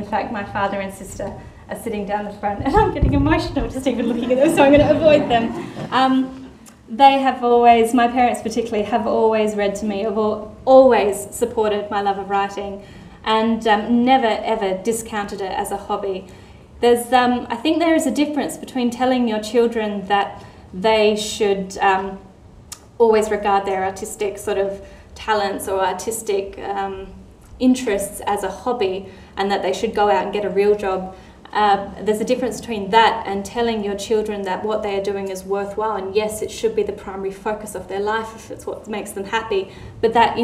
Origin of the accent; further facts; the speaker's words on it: South Australia, Australia; growing up in the Adelaide Hills, it's such a fantastic community and it will always be my home.